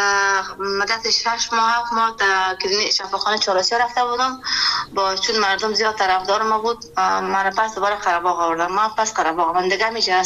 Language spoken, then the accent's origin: Persian; Kabul, Afghanistan; born there